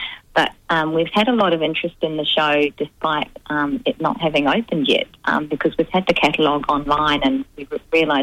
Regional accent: Auckland, New Zealand; when I was growing up in New Zealand. Auckland's my hometown.

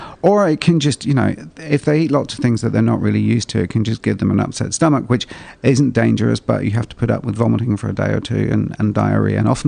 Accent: Ireland; I can swim, but I don't. I grew up in Ireland. It was too cold.

